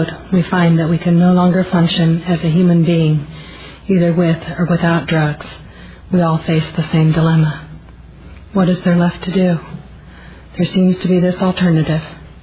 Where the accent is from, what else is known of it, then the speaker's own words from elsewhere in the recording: Washington, United States; I'm an addict from Washington State.